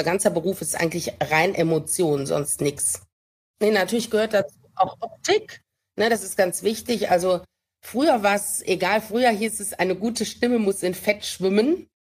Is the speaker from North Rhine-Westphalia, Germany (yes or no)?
yes; Düsseldorf, North Rhine-Westphalia, Germany; Ja, also ich bin aus Düsseldorf